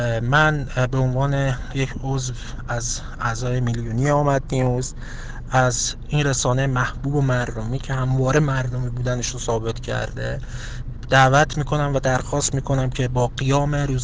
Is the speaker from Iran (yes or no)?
yes; Iran; من به عنوان یک ایرانی صلاح و ترجیحم اینه